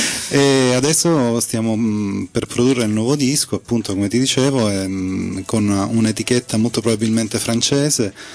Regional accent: Palermo, Sicily, Italy; also born or lived in Rome; now in Barcelona, Spain; io sono di Palermo, per cui volevo una città. Stando a Roma per tanti anni

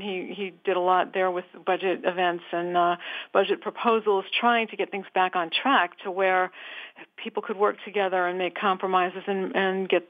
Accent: New York, United States; Hey, I'm from New York, too, and I, too, remember him.

